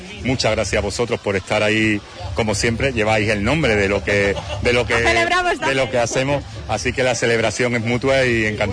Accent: Huelva, Andalusia, Spain; tenemos unos embajadores naturales en Huelva, que somos todos los onubenses

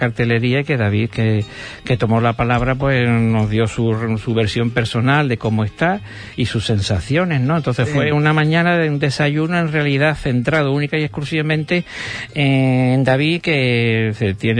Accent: Spain; porque seguimos siendo españoles exactamente igual que ayer.

